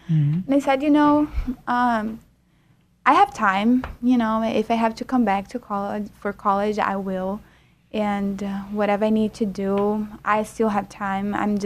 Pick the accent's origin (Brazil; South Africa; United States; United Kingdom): Brazil; Rio de Janeiro; I'm 24 years old, and I'm from Brazil. I was born in Rio, and I came to know the Lord when I was about 12 years old.